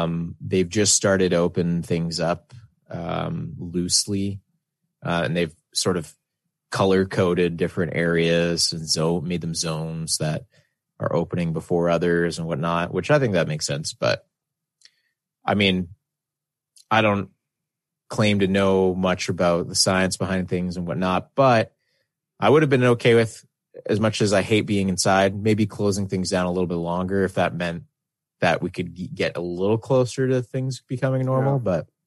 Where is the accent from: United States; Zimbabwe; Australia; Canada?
Canada; That's one of the great parts of being Canadian is the poutine and hockey, I'd say too.